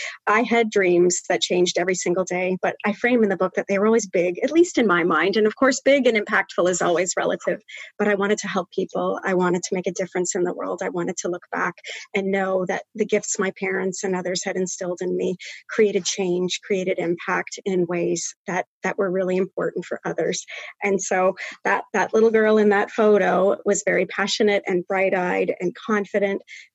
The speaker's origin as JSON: {"language": "English", "town": "Brockville", "region": "Ontario", "country": "Canada", "said": "I'm from Brockville."}